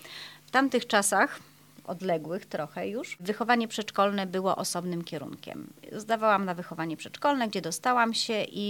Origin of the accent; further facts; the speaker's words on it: Jelenia Góra, Lower Silesian Voivodeship, Poland; born there; Tak, rodzice moi są jeleniogórzaniami, urodzili się tutaj w Jeleniej Górze. Ja też urodziłam się w Jeleniej Górze, no ale dziadki ze strony taty i ze strony mamy przyjechali z różnych stron kraju. Dziadek od strony mojego taty przyjechał z Białorusi.